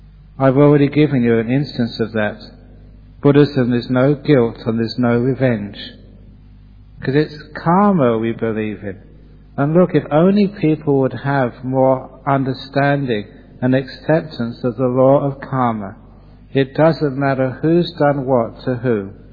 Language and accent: English; Perth, Western Australia, Australia; this was in my hometown of Perth in Australia.